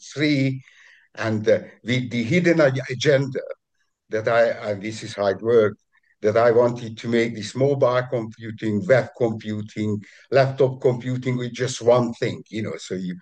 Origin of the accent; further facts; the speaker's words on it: New York, United States; now in Lima, Peru; I'm currently located in Lima, Peru, but I'm originally from New York.